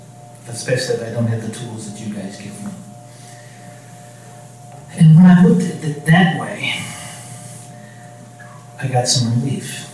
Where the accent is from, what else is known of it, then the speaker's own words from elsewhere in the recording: California, United States; But yeah, hey, we're from California lands, from nuts and fruits, and they know us.